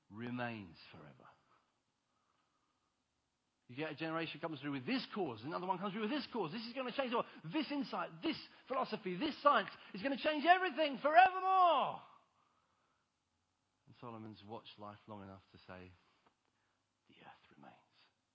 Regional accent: United Kingdom; I suppose that's part of being British, is this kind of, you know, we're British.

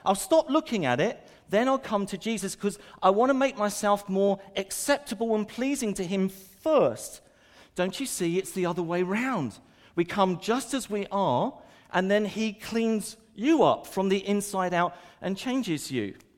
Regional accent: Brighton, South East England, United Kingdom; what he wanted to do was to go back to the family home that we grew up in Patcham, in Ladysmull Road. And do you know what? We had some terrific, happy memories there. As kids growing up, we really, really did.

